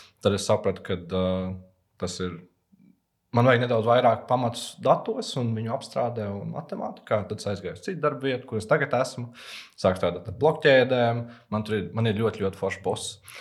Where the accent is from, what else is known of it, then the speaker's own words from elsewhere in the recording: Liepāja, Latvia; tā kā es nāku no Liepājas